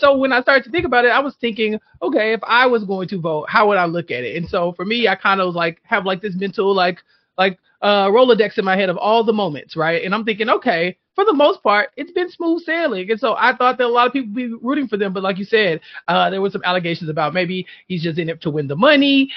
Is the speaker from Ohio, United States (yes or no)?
no; Houston, Texas, United States; I'm from Houston, and so I'm like, do I know Serena, who are your people?